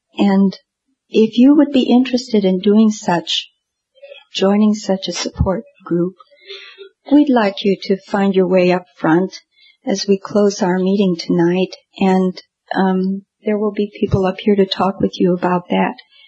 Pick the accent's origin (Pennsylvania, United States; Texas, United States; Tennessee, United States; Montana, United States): Montana, United States; Great Falls; just about the same size of the town that I grew up in Great Falls, Montana.